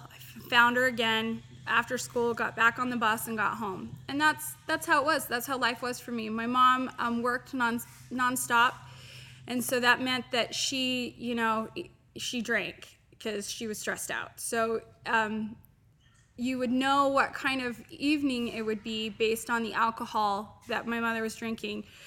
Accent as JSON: {"language": "English", "region": "Utah", "country": "United States", "said": "Let me tell you a little bit about myself. I am from Utah."}